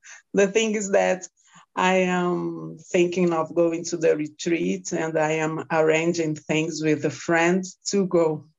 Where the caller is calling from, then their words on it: Portugal; I am talking from Portugal, and I am thinking of going to your retreat in January